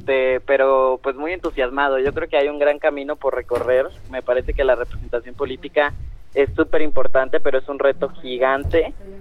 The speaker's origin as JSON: {"language": "Spanish", "region": "Oaxaca", "country": "Mexico", "said": "Yo soy de Oaxaca, y cuando yo llegué aquí a la ciudad hace 3 años, era totalmente diferente."}